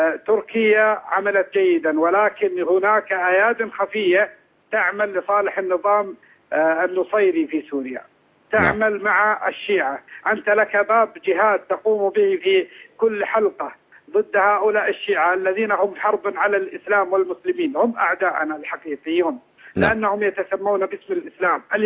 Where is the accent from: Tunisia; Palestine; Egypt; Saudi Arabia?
Saudi Arabia; أنا من السعودية